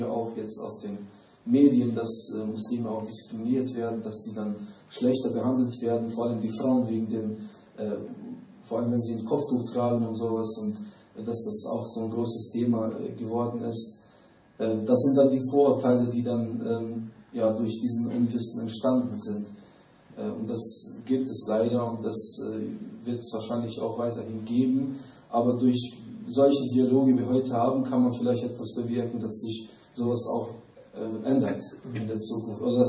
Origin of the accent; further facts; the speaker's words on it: Bosnia & Herzegovina; Ich fühle mich überhaupt nicht anders als bei mir jetzt in meinem Heimatland in Bosnien-Herzegowina.